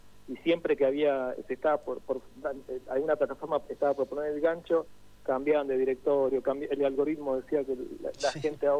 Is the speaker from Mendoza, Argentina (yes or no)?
no; Santa Fe, Argentina; moved away as an adult; now in Buenos Aires, Argentina; Yo soy de Santa Fe y me mudé, como muchos, a los 21 a Buenos Aires a estudiar cine